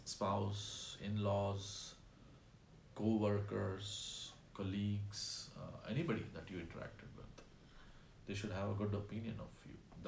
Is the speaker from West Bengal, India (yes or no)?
yes; Kolkata, West Bengal, India; born there; I was born in 1972 in one of India's most populated cities, Calcutta.